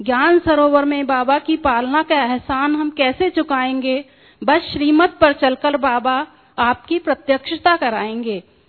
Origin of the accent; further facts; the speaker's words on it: Mumbai, Maharashtra, India; मैं 20 साल से ज्ञान में हूँ, मैं मुंबई बोरीवली से हूँ।